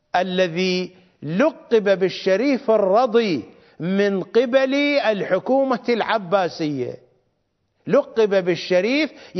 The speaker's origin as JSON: {"language": "Arabic", "country": "Iraq", "said": "بالضبط مثل ما عندنا في العراق مختار المحلة أيام صدام"}